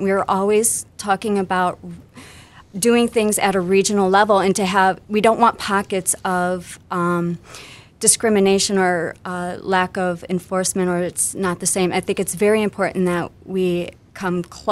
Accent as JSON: {"language": "English", "region": "Michigan", "country": "United States", "said": "just being American, being a Michigander"}